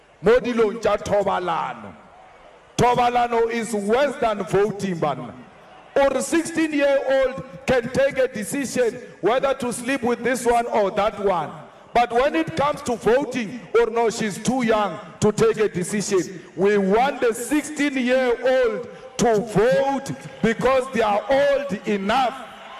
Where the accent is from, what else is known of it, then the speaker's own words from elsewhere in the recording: South Africa; We are from South Africa. We are from Africa. We are one thing.